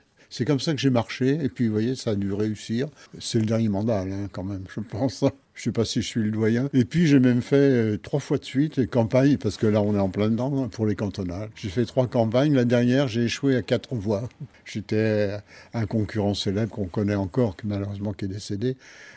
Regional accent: Paris, Île-de-France, France; Non, je ne suis pas né à Marolles, je suis un bon Parisien. J'ai toujours habité Paris

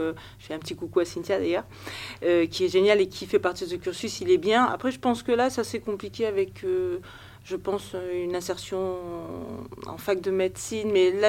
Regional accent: south of France, France; je suis originaire du Sud

